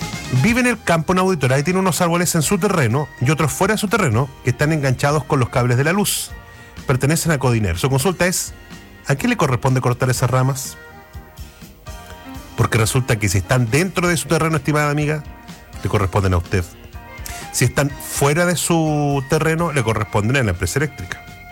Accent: Magallanes and Chilean Antarctica, Chile; Yo sé que soy magallánica, con marido victoriense.

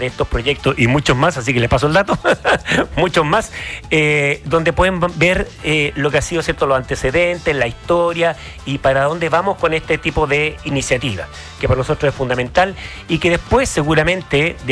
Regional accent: Valparaíso, Chile; Yo soy porteño

